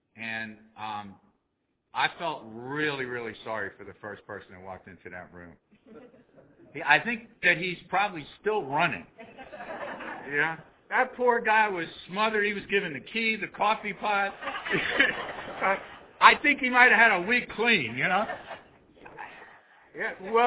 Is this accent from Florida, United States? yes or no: yes; Orlando, Florida, United States; So where are you from? I said, Orlando.